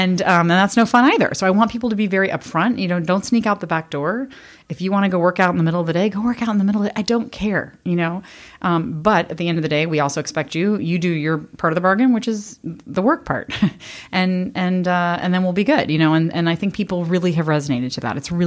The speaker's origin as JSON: {"language": "English", "town": "Washington", "region": "District of Columbia", "country": "United States", "tie": "born or raised there", "said": "I grew up in Washington, D.C. My parents grew up in D.C. Their parents, for the most part, grew up there as well."}